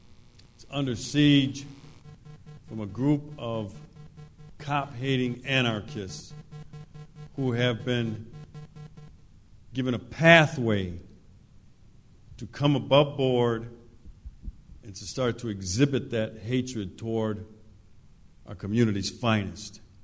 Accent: Wisconsin, United States; All right, I'm a Midwesterner myself, grew up in the Midwest, Wisconsin, from an urban county, but love rural areas.

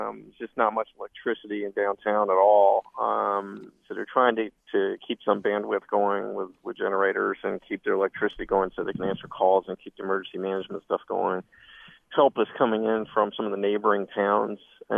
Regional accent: Grifton, North Carolina, United States; Yeah, I'm in my hometown, Grifton, North Carolina, which was hit pretty bad in Floyd.

